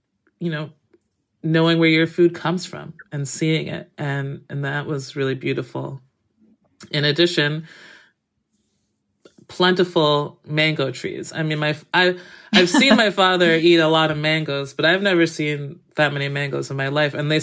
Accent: Massachusetts, United States; I have a dear aunt, Rose, who lived in New Rochelle, New York, which was very close to where I grew up in Massachusetts.

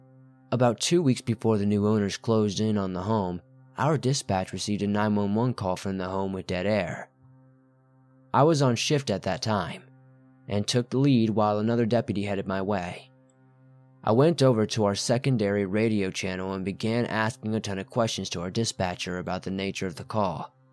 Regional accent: Arkansas, United States; now in Virginia, United States; We live in Virginia, and I'm from Arkansas.

